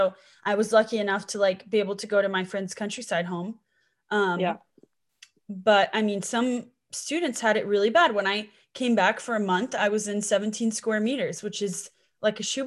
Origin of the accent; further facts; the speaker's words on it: California, United States; now in France; And we never look like I'm from California where guys wear the same joggers and Vans and like low rise socks every day.